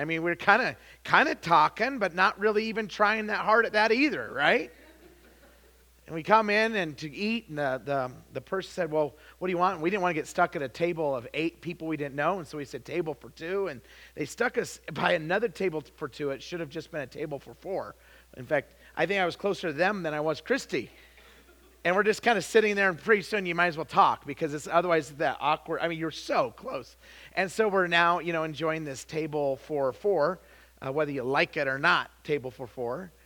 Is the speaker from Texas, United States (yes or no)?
no; Idaho, United States; but I do have an excuse. I'm from Idaho.